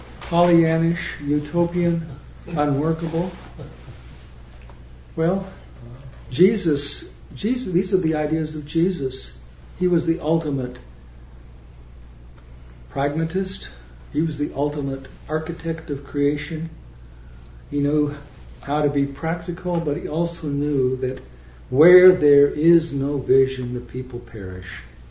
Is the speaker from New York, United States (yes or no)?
no; Chico, California, United States; My father, we grew up as infants in Chico, California, Durham, California